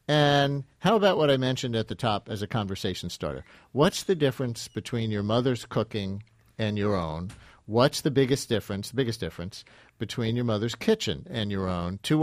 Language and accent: English; Queens, New York, United States; I grew up in Queens in an apartment and then in a house that I guess you'd call a tract house by your definition there.